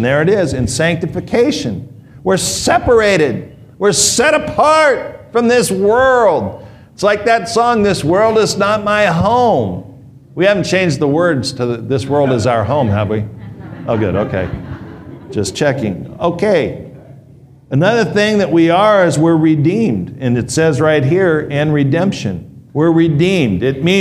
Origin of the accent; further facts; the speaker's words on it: California, United States; Anybody here, did they have that in the East Coast too? I'm from California.